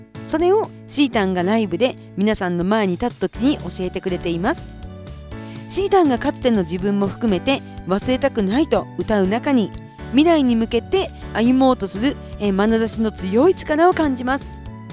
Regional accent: Kushiro, Hokkaido, Japan; 地元の釧路

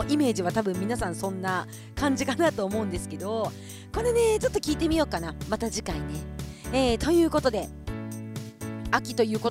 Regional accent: Kushiro, Hokkaido, Japan; 私は北海道の釧路出身ということで、

